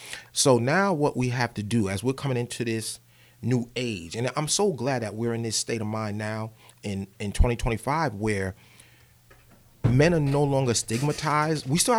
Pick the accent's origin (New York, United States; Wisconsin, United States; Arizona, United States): New York, United States; One of the first things that I noticed, even coming up as a young kid growing up in New York, was our socialization, right?